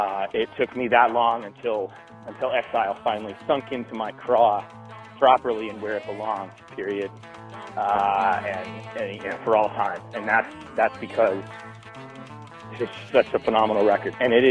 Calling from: Nashville, Tennessee, United States; I'm calling from Nashville, Tennessee

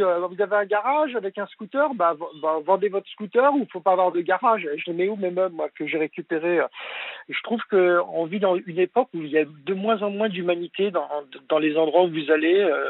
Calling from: Grande-Synthe, Hauts-de-France, France; Je suis près de Dunkerque, sur Grande-Synthe, dans le nord de la France.

